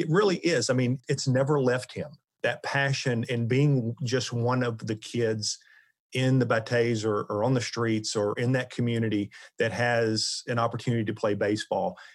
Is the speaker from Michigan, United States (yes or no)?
no; Tennessee, United States; now in St. Louis, United States; I grew up in Tennessee, just outside of Nashville, and moved to St. Louis about 22, 23 years ago